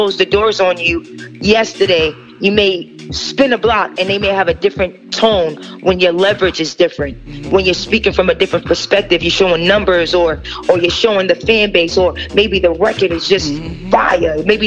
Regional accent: New York City, New York, United States; I'm from Lincoln Projects, New York City, Manhattan, and I made it to television, national television.

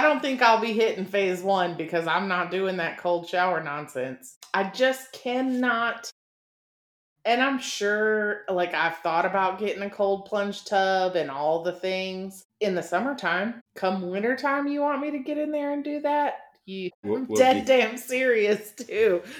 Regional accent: Texas, United States; Growing up in Texas, yes, it was hot. And I saw snow like maybe once or twice as a kid.

